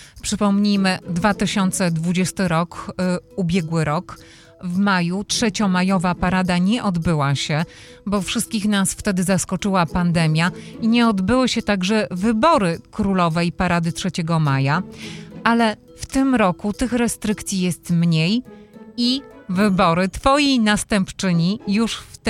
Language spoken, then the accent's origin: Polish; Subcarpathian Voivodeship, Poland; Ja wiem, bo też pochodzę z Bieszczad.